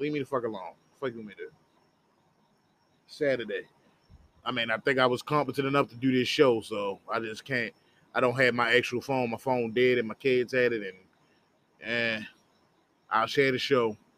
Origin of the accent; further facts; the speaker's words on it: Baltimore, Maryland, United States; Why would I change it now if I live 33 years and I'm from Baltimore?